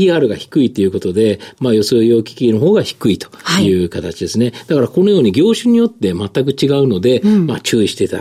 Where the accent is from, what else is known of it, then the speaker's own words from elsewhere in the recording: Kansai, Japan; やはり関西人なんで